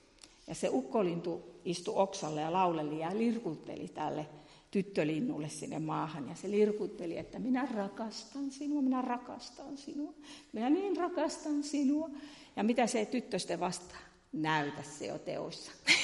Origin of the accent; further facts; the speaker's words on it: Kainuu, Finland; erään kerran vierailla tuolla Kainuussa, minähän tuun Kainuusta, niin kuin varmaan jo murteista huomannut.